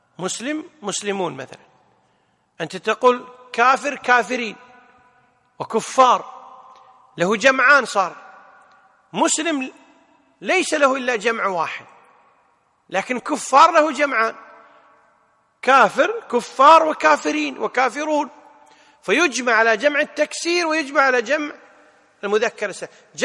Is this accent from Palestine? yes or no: no; Kuwait; ما يسمى عند العامة عندنا بالكويت خوية